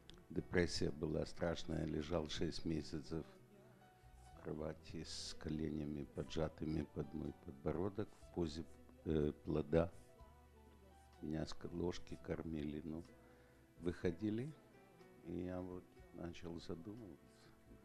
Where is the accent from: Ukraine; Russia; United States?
United States; Los Angeles, California; Я из Лос-Анджелеса, и я уже два раза был на энкаунтере, принадлежу к World Outreach церкви.